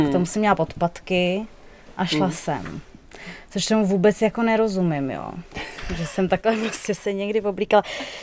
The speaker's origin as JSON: {"language": "Czech", "region": "Moravia", "country": "Czechia", "said": "až pojedu autem zpátky do Prahy, protože já pocházím z Moravy."}